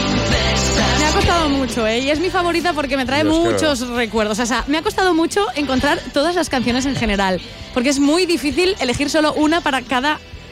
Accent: Benaguasil, Valencian Community, Spain; Pues a las fiestas de mi pueblo. La de … Oye, piensa en las fiestas de los pueblos. Che, piensa en las fiestas de Benaguasil.

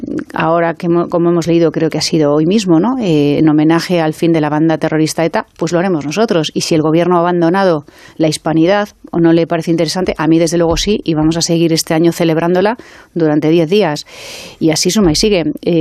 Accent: Community of Madrid, Spain; como representante de todos los madrileños en Madrid, que somos españoles en realidad, en Madrid no tenemos sentimiento autonómico

